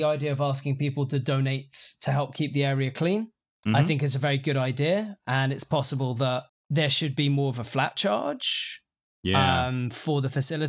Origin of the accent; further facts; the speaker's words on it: United Kingdom; And I have to say, as a British person, this is a dumb thing.